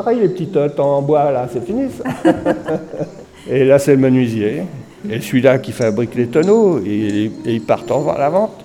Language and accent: French; Île-de-France, France; Non, je suis de Briard, moi. Je suis de la Seine-et-Marne, qui était encore bien réelle. Mais oui, vraiment de la campagne, ça, c'est sûr.